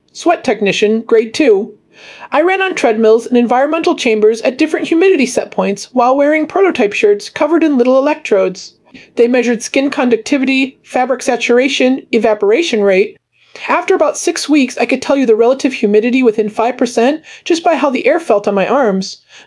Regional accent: New Mexico, United States; I came from New Mexico. The chamber nearly broke me the first 2 weeks.

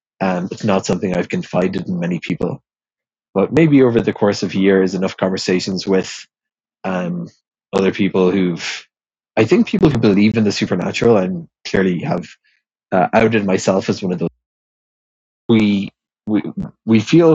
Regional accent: Ireland; So growing up in Ireland, there was a fairly rich lore, maybe it's kind of just Irish culture, of ghost stories, places that people said were haunted and stuff like that.

